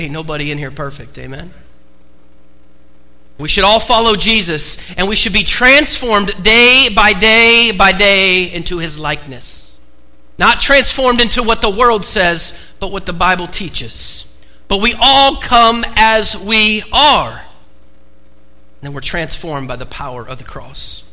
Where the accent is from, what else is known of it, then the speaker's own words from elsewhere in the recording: Oregon, United States; I grew up in Oregon, born and raised.